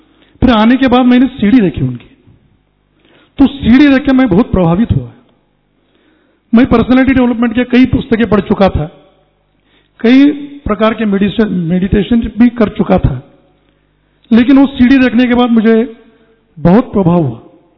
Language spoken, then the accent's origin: Hindi; Aurangabad, Maharashtra, India; मैं औरंगाबाद से हूं तो SIDCO 3 वहां से आया हूं